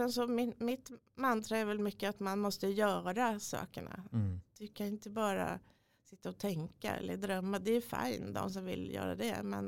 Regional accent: Nyköping, Södermanland, Sweden; när man kom från en mindre stad som jag är uppväxt i, Nyköping. Ja. Och den ligger tillräckligt långt men tillräckligt nära Stockholm för att vara lite i skuggan av storstaden.

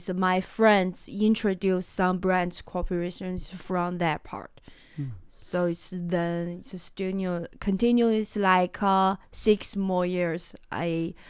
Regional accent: Hebei, China; English is a second language; I am a Beijing person, but I grew up in Hebei. It's very near Beijing.

